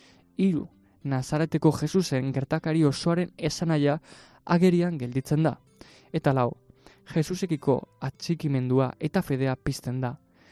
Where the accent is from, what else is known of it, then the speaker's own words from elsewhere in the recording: Basque Country, Spain; first language Basque; Spanish is a second language; me cambie al euskera, para darle también a nuestra lengua madre de nuestra tierra aquí en Guipúzcoa su espacio